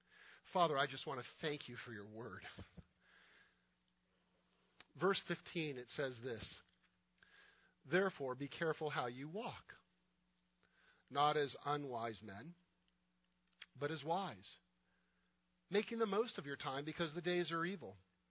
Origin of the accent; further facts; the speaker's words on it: Florida, United States; Remember, I'm Jewish. I'm a kid growing up in Florida. I'm used to shorts and flip-flops.